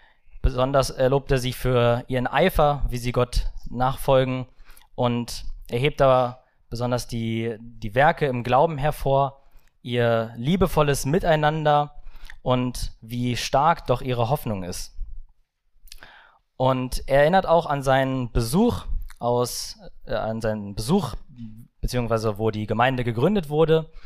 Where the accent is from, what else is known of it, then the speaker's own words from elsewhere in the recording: Brandenburg, Germany; ich bin 21 Jahre alt und damit ihr mich örtlich ein bisschen einordnen könnt, ich komme aus Brandenburg, habe ein Berliner Kennzeichen und wohne aktuell in Niedersachsen.